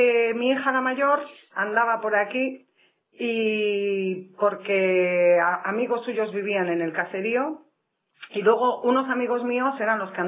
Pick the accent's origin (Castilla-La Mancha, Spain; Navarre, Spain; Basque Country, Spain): Basque Country, Spain; Rentería; se abrió lo que ahora se llama la escuela feminista en mi pueblo, en Rentería.